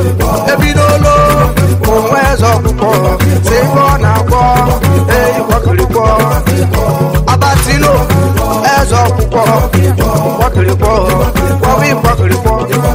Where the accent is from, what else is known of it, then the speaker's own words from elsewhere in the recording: Nigeria; I'm a Nigerian